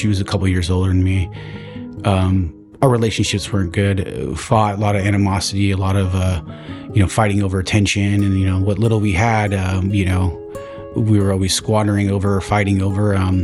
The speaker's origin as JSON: {"language": "English", "town": "Vallejo", "region": "California", "country": "United States", "tie": "born or raised there"}